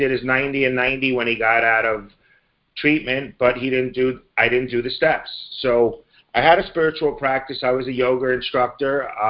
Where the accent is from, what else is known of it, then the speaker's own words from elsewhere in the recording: Montclair, New Jersey, United States; And I'm from Montclair, New Jersey. My home group is the Circle of Friends group in West Orange.